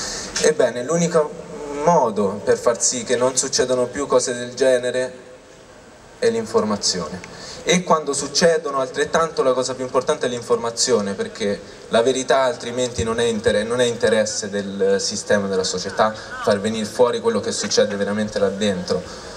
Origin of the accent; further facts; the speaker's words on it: Perugia, Umbria, Italy; sono di Perugia.